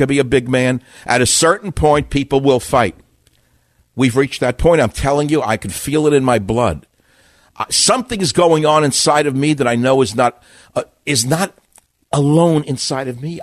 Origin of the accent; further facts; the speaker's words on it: New York, United States; I'm from New York.